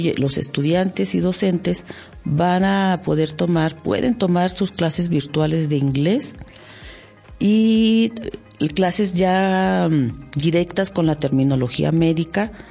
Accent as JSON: {"language": "Spanish", "region": "Durango", "country": "Mexico", "said": "Soy la primera mexicana que tiene ese cargo a nivel Latinoamérica."}